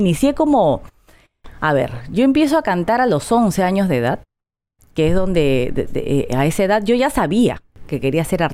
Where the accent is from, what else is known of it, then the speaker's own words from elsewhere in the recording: Lima, Peru; born there; Yo nací en Lima.